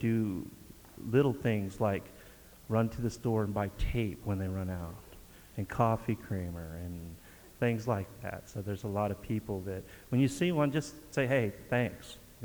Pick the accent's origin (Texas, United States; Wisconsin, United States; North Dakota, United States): Texas, United States; Sorry, I'm from Texas. I don't know.